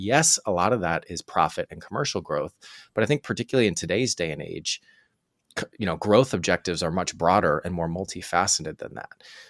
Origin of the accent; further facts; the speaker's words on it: Boston, Massachusetts, United States; also born or lived in Montreal; I'm from Boston, like you mentioned, but I went to school in Montreal, in Quebec.